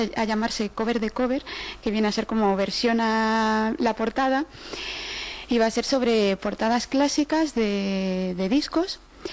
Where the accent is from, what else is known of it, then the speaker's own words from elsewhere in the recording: Galicia, Spain; now in Madrid, Spain; Efectivamente, que soy yo muy gallega. Me vine para aquí, para Madrid, por amor, pero sí, Galicia la llevo ahí dentro.